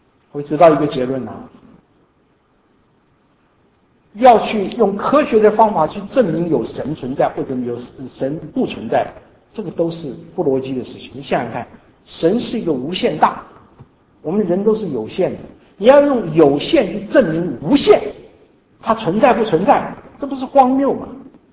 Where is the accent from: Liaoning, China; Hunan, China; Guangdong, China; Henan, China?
Hunan, China; Shaoshan; 我是湖南人，我是湖南韶山人，我一个很有名的老乡，对不对啊？